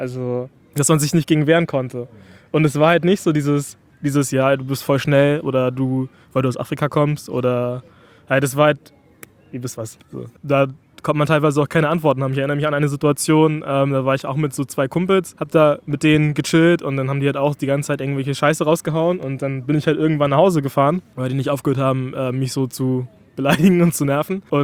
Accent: Kiel, Schleswig-Holstein, Germany; ich bin teils, also in der Stadt aufgewachsen, in Kiel, aber auch auf dem Dorf, bei Kiel und war halt voll im Dorfleben dabei.

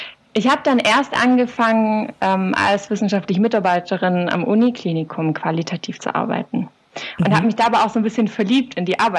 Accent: Baden-Württemberg, Germany; ich komme auch aus der Gegend von Tübingen. Also ich bin aufgewachsen auf der Schwäbischen Alb, ist nicht so weit weg

